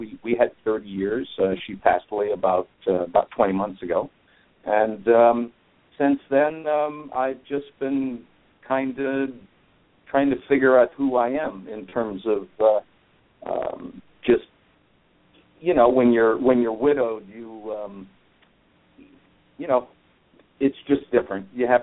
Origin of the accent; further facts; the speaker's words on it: Florida, United States; also born or lived in Ohio / Bahamas / Saudi Arabia; I was born in Ohio and grew up in South Florida in the Bahamas. Been on my own since right about 14, so I had a early start to my adult life, if you will.